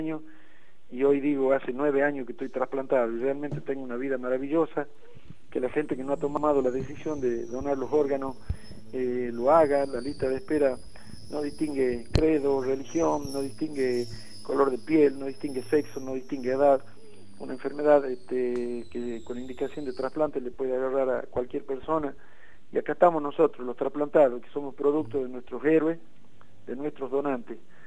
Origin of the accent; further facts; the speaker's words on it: Tafí Viejo, Tucumán, Argentina; acá en Tafí Viejo, de donde soy yo